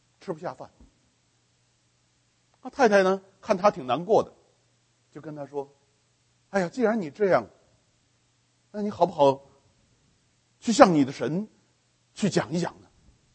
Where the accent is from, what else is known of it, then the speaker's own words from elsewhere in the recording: Beijing, China; 我是北京人了，北京有些亲戚啦